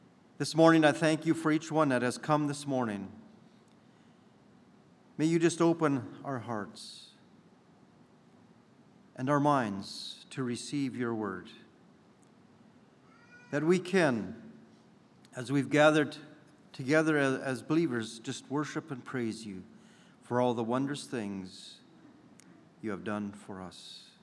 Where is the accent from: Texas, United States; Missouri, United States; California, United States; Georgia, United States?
Texas, United States; Austin; I'm from the Austin area, and it's good to be with you this morning.